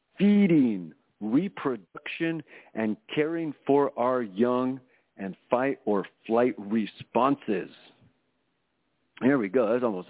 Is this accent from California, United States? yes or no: yes; California, United States; And as a Californian, I do not accept this.